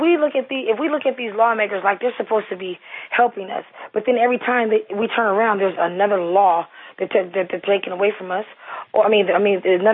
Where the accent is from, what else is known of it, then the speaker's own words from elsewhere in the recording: United States; us being American people, there's like no reason why any of us should be poor or hungry or have to worry about education.